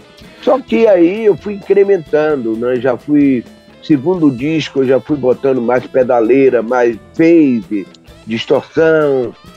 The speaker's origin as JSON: {"language": "Portuguese", "region": "Bahia", "country": "Brazil", "said": "Então aí conta, logo depois da guerra, na minha terra Bahia, dois baianos sem compromisso descobriram que o cepo maciço evitava o fenômeno da microfonia."}